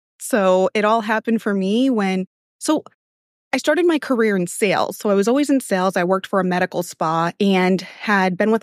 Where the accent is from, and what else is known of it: Haverhill, Massachusetts, United States; born or raised there; now in Houston, United States